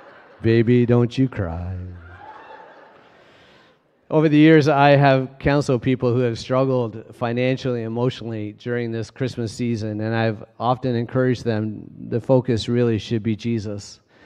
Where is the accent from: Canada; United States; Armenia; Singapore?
Canada; Cambridge, Ontario; Growing up in Cambridge, Ontario, my sister and I would wake up to stockings stuffed full of toys and candy and fruit